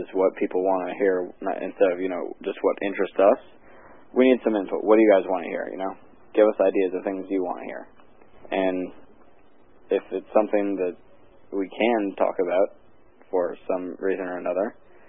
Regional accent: Texas, United States; accent: Texas; I hope everyone could understand my shitty Texas accent.

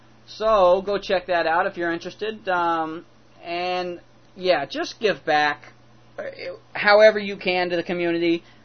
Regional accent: the South, United States; I hope I'm pronouncing, I'm from the South, I hope that's coming across right.

